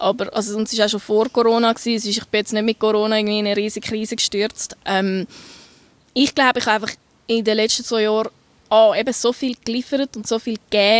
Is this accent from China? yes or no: no; Beinwil, Solothurn, Switzerland; Beinwil, Solothurn.